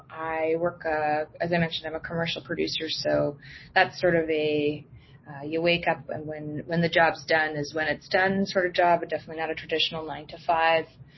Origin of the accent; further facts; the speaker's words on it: Canada; So that's always been a hard thing to sort of swallow as a Canadian